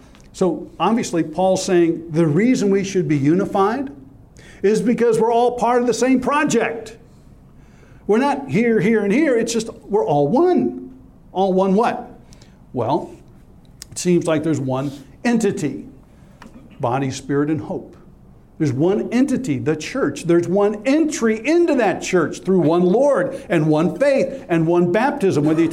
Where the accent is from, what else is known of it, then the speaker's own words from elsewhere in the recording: California, United States; I was brought up a pagan in California in the hippie movement.